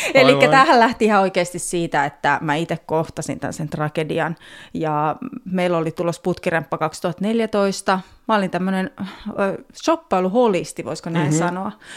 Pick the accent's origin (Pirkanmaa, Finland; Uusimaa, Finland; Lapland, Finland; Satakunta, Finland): Uusimaa, Finland; Helsinki; No mä oon helsinkiläinen ja mä oon ihan ihminen ja ihmisläheinen